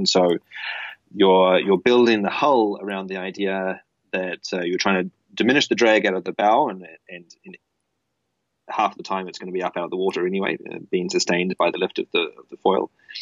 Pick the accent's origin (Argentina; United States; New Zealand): New Zealand; I'm there from New Zealand